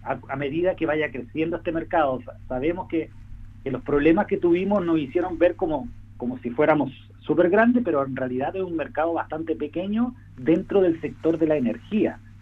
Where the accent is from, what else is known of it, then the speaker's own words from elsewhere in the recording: Puerto Varas, Los Lagos, Chile; porque tú sabes, yo soy de Puerto Vara, espero que Los Lagos también cada vez tenga mayor capacidad productiva.